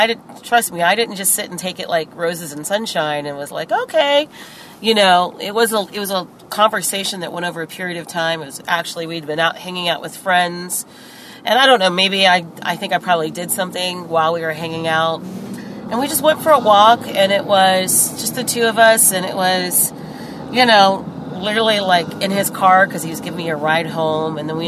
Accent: Columbus, Ohio, United States; I grew up in Columbus, Ohio.

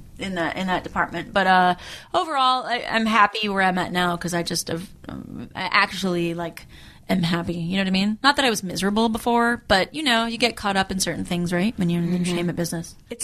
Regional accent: British Columbia, Canada; I'm from BC. I'm from British Columbia. Right. So it was cool. Like, my parents are from Victoria.

